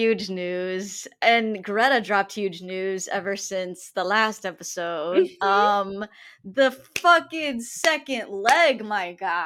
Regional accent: St. Louis, Missouri, United States; I knew we were gonna get them in St. Louis, because I'm originally from St. Louis, and there's just something about the Midwest that's like, nobody really wants to come here.

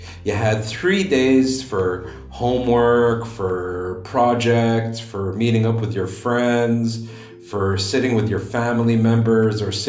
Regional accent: London, United Kingdom; I grew up in London with the weekend always being exclusively Saturday and Sunday.

